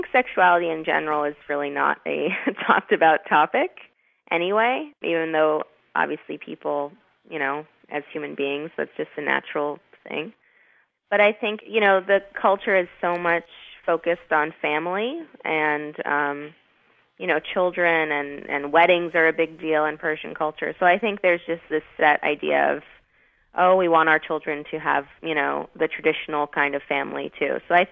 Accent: Massachusetts, United States; Well, I grew up in Massachusetts. I'm born and raised to two wonderful parents who happen to be from a country called Iran, or Iran, as we're used to in the news.

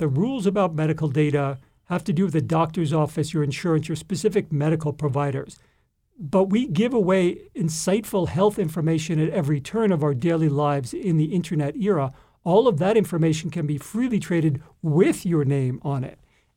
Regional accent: New York City, New York, United States; So I grew up in New York City, and I was just interested in what was going on in the wider world.

